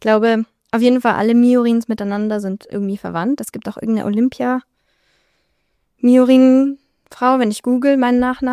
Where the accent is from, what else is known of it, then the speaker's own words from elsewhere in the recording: Strassberg, Bavaria, Germany; also born or lived in Bobingen; In Bobingen, aber ich bin in Strassberg aufgewachsen. Mhm. Also wirklich am Anfang vom Ende der Welt.